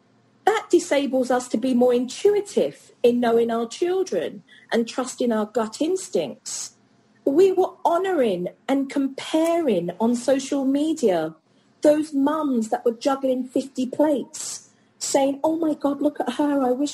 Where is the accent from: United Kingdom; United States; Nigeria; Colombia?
United Kingdom; So as a Brit, I really stood back and I'm like, how is this being seen as Republican?